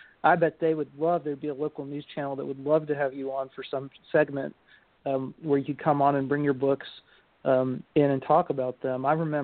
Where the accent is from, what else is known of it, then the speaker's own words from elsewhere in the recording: Kentucky, United States; I'm from Kentucky, and I reached out to one of the local stations still in a slightly rural area in Bowling Green